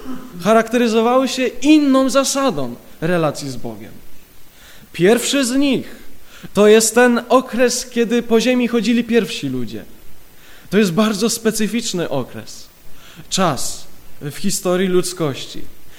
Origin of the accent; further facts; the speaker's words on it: Ustroń, Silesian Voivodeship, Poland; Jestem z Ustronia i od razu chciałbym przekazać serdeczne pozdrowienia z Ustronia